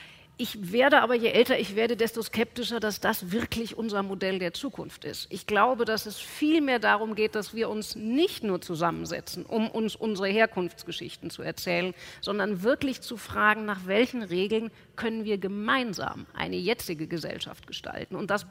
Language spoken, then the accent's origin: German; Frankfurt am Main, Hesse, Germany; now in Berlin, Germany; Und natürlich ist dieser Weg von Frankfurt am Main, wo ich aufgewachsen bin, nach Berlin noch ein vergleichsweise kurzer.